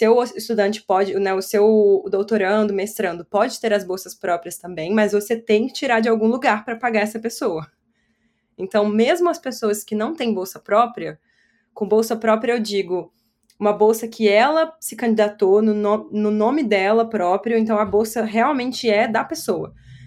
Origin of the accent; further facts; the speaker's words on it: Brazil; moved away; o jeito que eu cresci no Brasil, eu cresci muito aberta em relação a assuntos sobre os quais eu posso falar sabe?